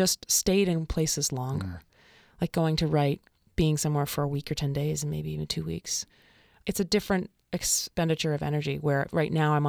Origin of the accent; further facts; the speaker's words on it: Prince Edward Island, Canada; I grew up in Prince Edward Island